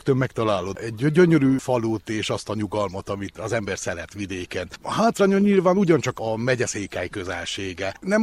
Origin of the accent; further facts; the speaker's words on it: Sepsiszentgyörgy, Covasna, Romania; Én egyébként városi fiú vagyok, Sepsiszentgyörgyön születtem, és ott is nőttem fel, de a vidék az nem állt távol tőlem. A gyermekkoromat a nagymamáinál töltöttem